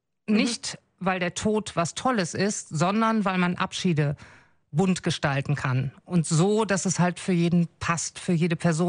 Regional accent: Wuppertal, North Rhine-Westphalia, Germany; born there; Ich bin in Wuppertal geboren und ich bin auch bewusst wieder zurückgekommen.

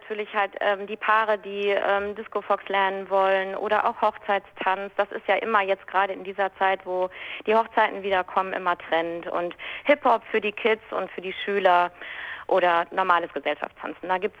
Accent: Wuppertal, North Rhine-Westphalia, Germany; ich bin in Wuppertal geboren. Ich bin ein richtiger Wuppertaler und ein Barmer Kind.

